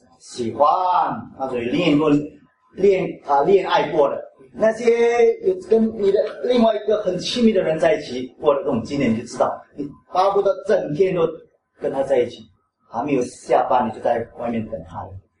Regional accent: China; 我们中国人讲我们是做牛做马

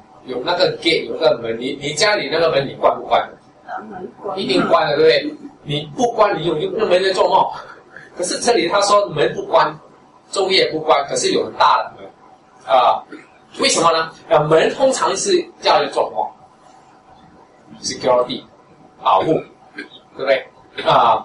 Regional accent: Singapore; 你知道我们是新加坡人

